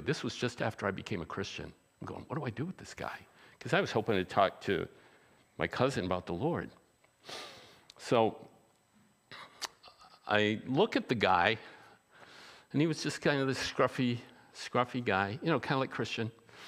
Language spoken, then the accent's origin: English; United States; I'm half Jewish. Whoopee! You know, it doesn't matter. I'm an American.